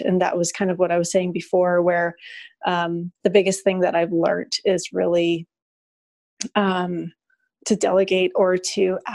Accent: Canada; because I'm from Canada and I spent a lot of time in Canada

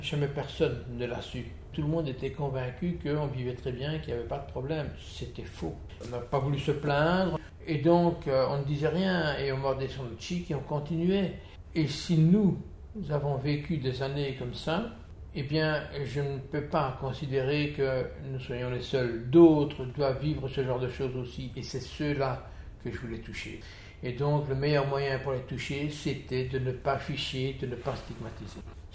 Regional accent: Liège, Wallonia, Belgium; j'ai grandi à Liège. Nous sommes, mon épouse et moi, des enfants d'immigrés italiens.

